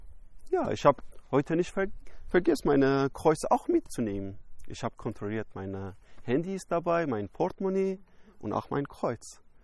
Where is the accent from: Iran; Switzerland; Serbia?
Iran; German is a second language; ich komme aus dem Iran, ich war Muslim und ich habe auch sehr tief in Islam reingegangen